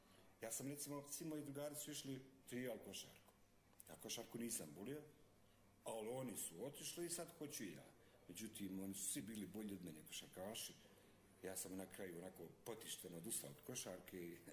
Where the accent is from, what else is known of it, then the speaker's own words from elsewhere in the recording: Čajniče, Republika Srpska, Bosnia & Herzegovina; born there; Jesam, ja sam rođen u Čajniču.